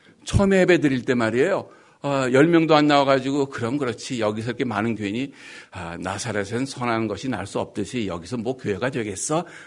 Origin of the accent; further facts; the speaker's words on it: Seoul, South Korea; 제가 서울 출신입니다. 뭐, 대단한 거 아니에요. 서울에서 낳는데 말이에요.